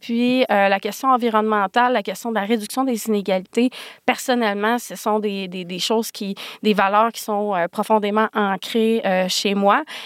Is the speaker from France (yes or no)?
no; Quebec, Canada; moved away; Donc, je suis une drôle de petite bébite de la Gaspésie qui a décidé autre chose. Et puis, j'ai quitté la Gaspésie pour aller aux études à Rimouski, ensuite à Québec.